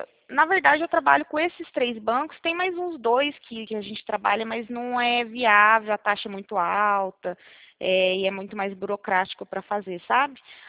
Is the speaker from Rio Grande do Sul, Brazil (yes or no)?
no; Minas Gerais, Brazil; now in São Paulo, Brazil; Eu, na verdade, eu sou de Minas Gerais. Eu faz pouco tempo que tô morando aqui em São Paulo.